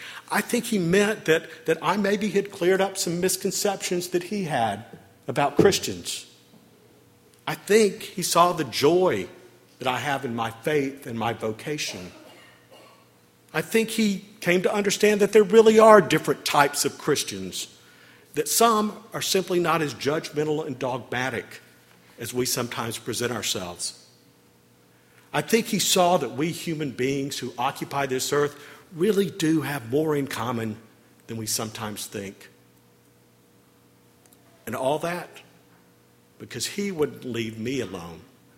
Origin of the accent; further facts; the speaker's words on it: Florida, United States; I explained that I was from Florida, that I was on sabbatical, and this whole thing was a bucket list adventure for me.